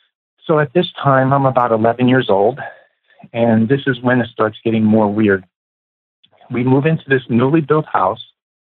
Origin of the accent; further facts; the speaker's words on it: New York City, New York, United States; Basically, born and raised in New York City.